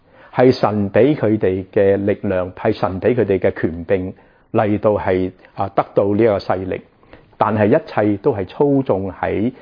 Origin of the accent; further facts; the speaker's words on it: China; 我们中国人文言文匠人就解释什么？